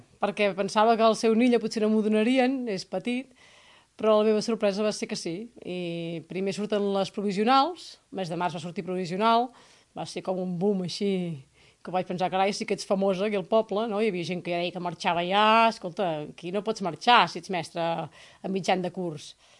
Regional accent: Catalonia, Spain; perquè jo vinc del Ripollès, enyoro també les muntanyes, m'encanten les muntanyes i el meu poble del Ripollès.

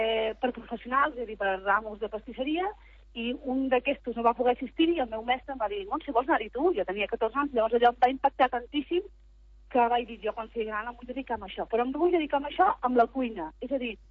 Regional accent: Cambrils, Catalonia, Spain; jo soc de Cambrils, però és veritat que a casa vivim en una masia, en un mas, no soc ni de poble, com diuen, i a casa doncs, tots eren pagesos i tots es dedicaven a l'agricultura i a les flors.

